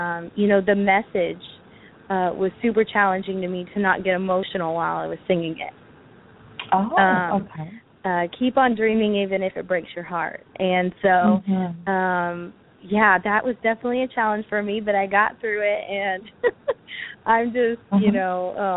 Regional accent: Texas, United States; when I go home, it's nuts, of course, to Texas. Mm-hmm. I mean, I go to my hometown and people are like, wah

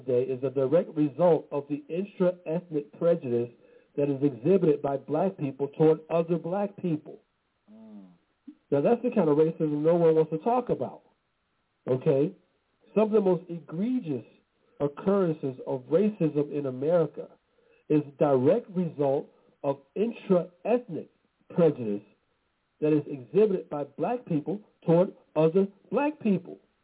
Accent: Atlanta, Georgia, United States; shot and killed on July 4th, 2020 in Southeast Atlanta, my hometown.

